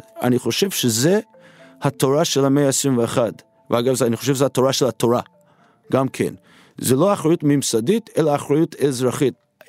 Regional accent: Manhattan, New York, United States; Hebrew is a second language; moved away as an adult; now in Israel; גדלתי, כפי שאתם שומעים במבטא, בארצות הברית. לא בארץ, גדלתי בניו יורק, במנהטן. חונכתי במנהטן. בגיל 18, סליחה, באתי לישראל

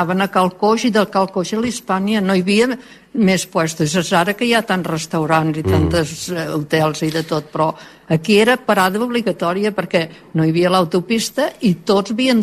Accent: Sils, Catalonia, Spain; nosaltres som sí, de Sils. Uh-huh. I la nostra mare era de Riudarenes.

